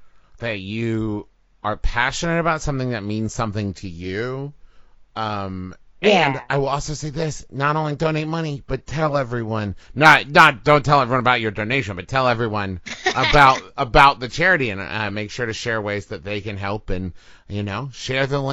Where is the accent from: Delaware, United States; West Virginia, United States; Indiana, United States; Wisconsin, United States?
West Virginia, United States; Huntington; One is my hometown, Huntington, West Virginia. I love very much.